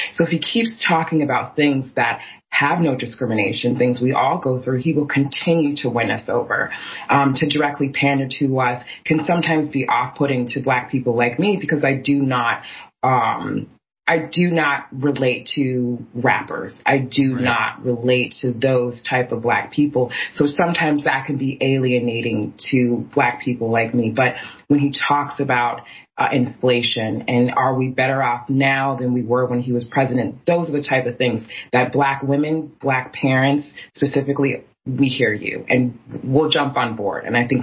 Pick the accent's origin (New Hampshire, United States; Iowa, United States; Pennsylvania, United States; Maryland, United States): Iowa, United States; You know, I'm from Iowa.